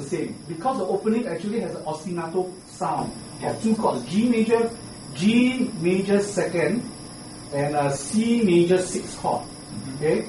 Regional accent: Singapore; I'm a Singaporean.

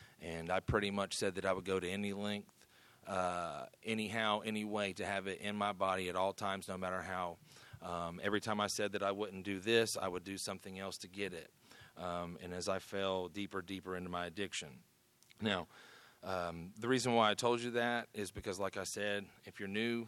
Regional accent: Radford, Virginia, United States; also born or lived in Knoxville; I grew up in Radford, Virginia. I was born up there, but found my way to Knoxville, Tennessee

